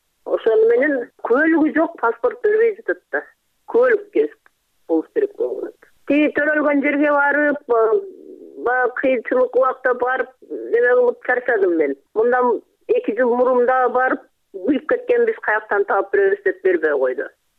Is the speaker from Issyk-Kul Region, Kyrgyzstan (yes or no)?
no; Özgön, Osh Region, Kyrgyzstan; Өзгөндөн болом.